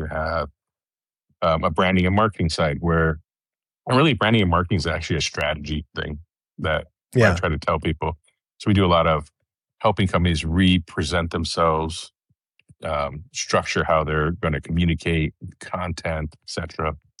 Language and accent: English; Indonesia; now in United States; So I grew up in Indonesia. I'm a missionary kid, so I grew up there